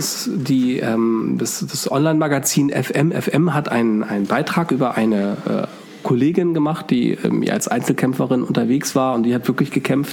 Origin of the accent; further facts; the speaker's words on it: Schleswig-Holstein, Germany; Ich bin Schleswig-Holsteiner. Ich bin an der Ostsee groß geworden.